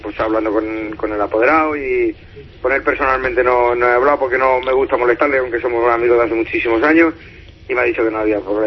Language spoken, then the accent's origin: Spanish; Fuenlabrada, Community of Madrid, Spain; ya que yo soy de allí, de Fuenlabrada, nací y criado allí de toda la vida